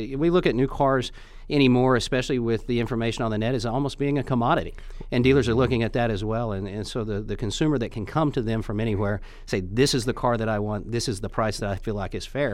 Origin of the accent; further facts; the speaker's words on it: Tulsa, Oklahoma, United States; now in Dallas, United States; I'm from Tulsa originally, but I do live in Dallas.